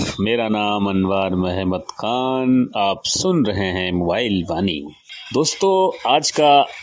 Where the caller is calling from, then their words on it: Lakhimpur Kheri, Uttar Pradesh, India; हमारे शहर लखीमपुर खीरी में भी बहुत से दुकानदार हैं